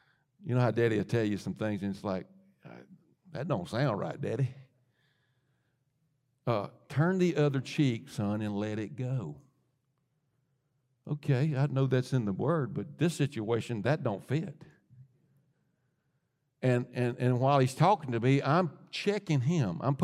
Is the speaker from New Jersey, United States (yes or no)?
no; Mississippi, United States; moved away as an adult; when I came from Mississippi here, the mindset that I came from Mississippi